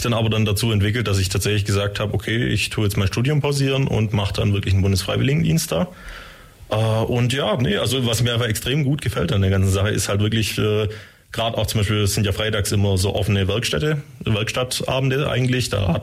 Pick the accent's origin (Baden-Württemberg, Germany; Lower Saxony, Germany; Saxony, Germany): Baden-Württemberg, Germany; Sontheim an der Brenz; Ich mache jetzt gerade ja den Bundesfreiwilligendienst im Verschwörhaus. Ich komme aus Sontheim an der Brenz, das ist Richtung Heidenheim